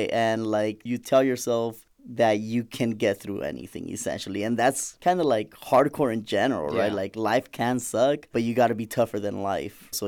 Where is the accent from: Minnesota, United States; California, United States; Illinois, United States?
California, United States; Pomona; I was raised in Pomona. Pomona is very high gang violence, a lot of poverty, a lot of those issues that we see in very Latino communities.